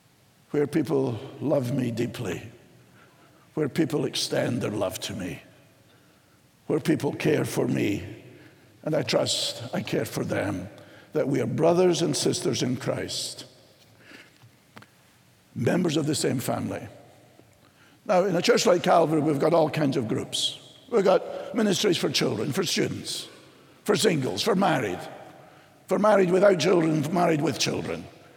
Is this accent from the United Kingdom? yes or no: yes; Scotland, United Kingdom; But my identity is not that I am Scottish.